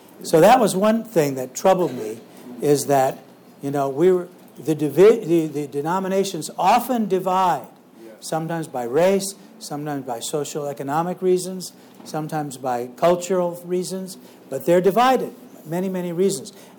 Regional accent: Ferguson, Missouri, United States; I grew up in Ferguson, Missouri, which is a very divided town racially.

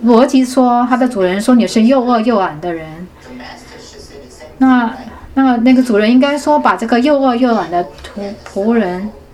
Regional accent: China; 在过去，我因为我是中国人，所以我就不怕讲这个

